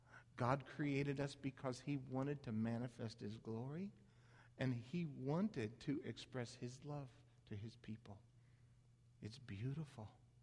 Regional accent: Phoenix, Arizona, United States; growing up in Phoenix, Arizona, I've lit many of fires in the desert.

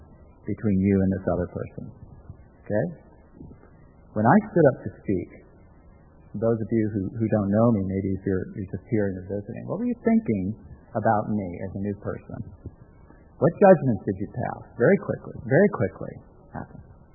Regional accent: New York, United States; You know, I'm a New Yorker, so I'll work with, you know, anybody, aliens, blue, green, whatever.

